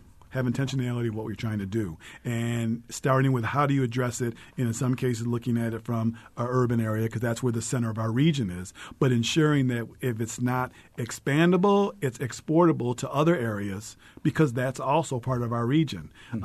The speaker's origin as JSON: {"language": "English", "town": "Rome", "region": "New York", "country": "United States", "said": "You know, I'm originally from Rome, New York, and we used to think of Syracuse as the big prosperous city."}